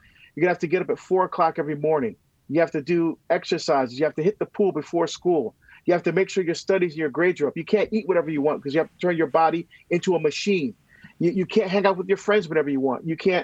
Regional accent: New Jersey, United States; He's from Philadelphia. I'm from Jersey, you know, so we had that in common.

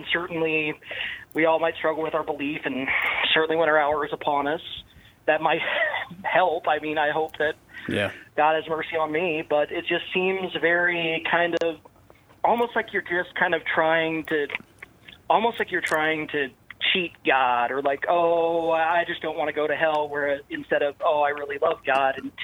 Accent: Lincoln, Nebraska, United States; I remember going through Catholic high school. I went to a very good, I'm originally from Lincoln, Nebraska, so got a good education.

